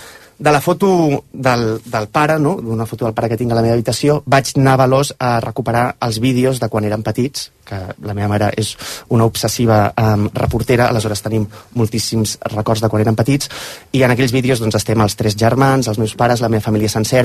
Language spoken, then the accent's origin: Catalan; Tarragona, Catalonia, Spain; perquè jo soc de Tarragona